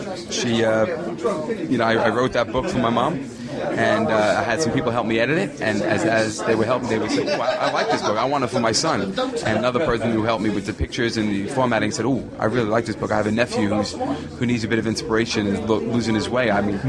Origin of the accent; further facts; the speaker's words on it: Bronx, New York, United States; I started on a motorcycle leaving from my hometown of the Bronx, New York, and I started to go across America by motorcycle.